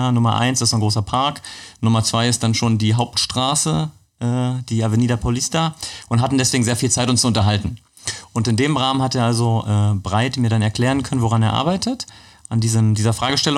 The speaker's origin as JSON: {"language": "German", "town": "Magdeburg", "region": "Saxony-Anhalt", "country": "Germany", "tie": "born there", "said": "Ja, also ich bin in Magdeburg geboren."}